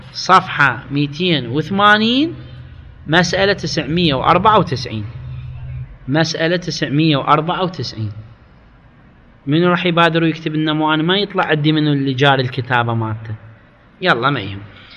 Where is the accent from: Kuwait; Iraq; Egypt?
Iraq; accent: Iraqi; نعبر عنها بلهجتنا العراقية